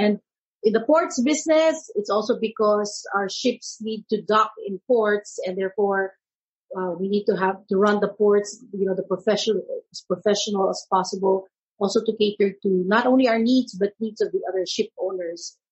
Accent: San Juan, Metro Manila, Philippines; Well, I grew up in Manila. San Juan, it's called. It's a town in the metropolitan, near everything, and quite safe.

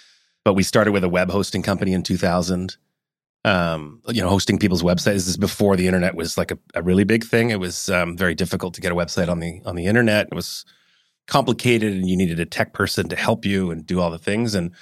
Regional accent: Hong Kong; born there; also born or lived in Calgary; and then Hong Kong, where I was born, and then Calgary

